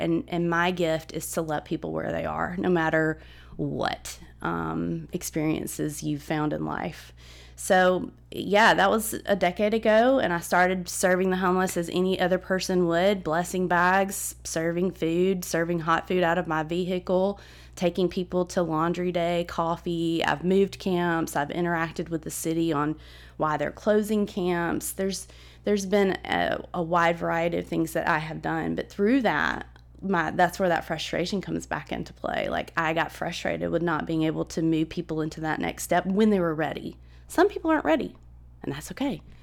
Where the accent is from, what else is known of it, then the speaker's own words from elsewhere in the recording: Southside, Alabama, United States; I grew up in Southside, Alabama, which is a little town in Gadsden, which most people are pretty well familiar with.